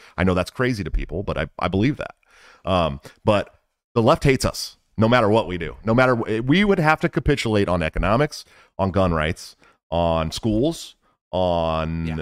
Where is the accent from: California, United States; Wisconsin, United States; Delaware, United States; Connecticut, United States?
California, United States; Oakland; also born or lived in Portland, Oregon; it makes me want to laugh because I grew up in Oakland, California, which is it's just violence every day.